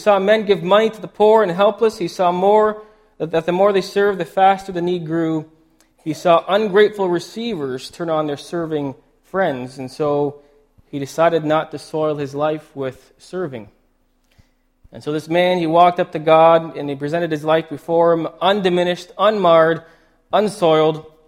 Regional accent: Ontario, Canada; We're from Ontario, if you haven't heard.

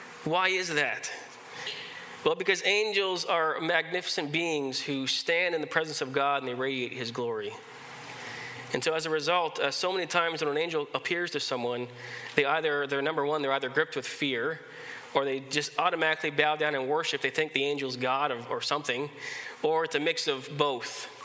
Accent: Canada; Now, as a Canadian, how many here are Canadians?

